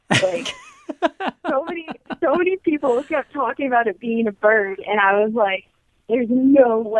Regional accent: New England, United States; I'm calling from the Appalachian Trail, and we are all New Englanders, but we've come down here in the South

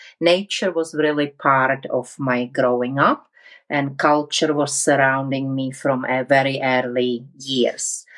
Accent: Prague, Czechia; Yes, I was born in Prague, raised in Prague, and during my childhood, my mom was very much a nature lover.

